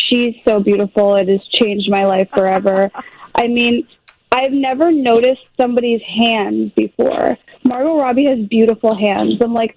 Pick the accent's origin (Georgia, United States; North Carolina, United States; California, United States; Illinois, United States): Illinois, United States; Skokie; I went to Niles North, so I'm from Skokie. I went to Niles North, but my dance studio that I went to was in Wilmette